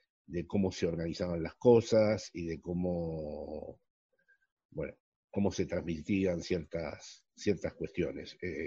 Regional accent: Argentina; moved away; he seguido siendo un argentino que vive aquí desde hace 44 años y ahora sí lo interrumpió la pandemia, pero en general paso la mitad del año en Argentina.

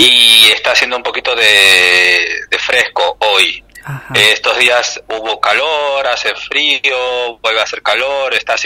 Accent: Tartagal, Salta, Argentina; Porque para mí Tartagal sí es mi pueblo, sigue siendo un pueblo.

